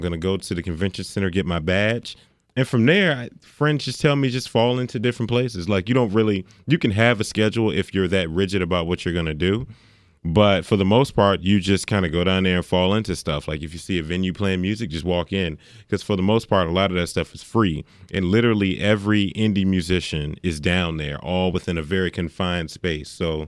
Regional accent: Landover, Maryland, United States; a producer from my hometown, from Landover, Maryland

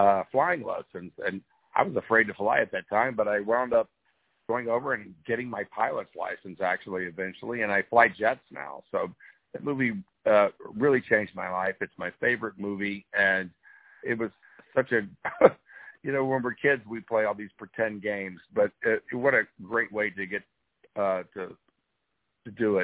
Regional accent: Houston, Texas, United States; I grew up in Houston, and I wanted to be being an astronaut when they rolled the TV in when I was in the first grade and watched Alan Shepard go up.

